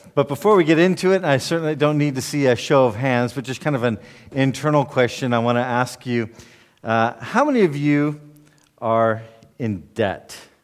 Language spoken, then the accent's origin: English; United States; I'm from the United States, for those of you who don't know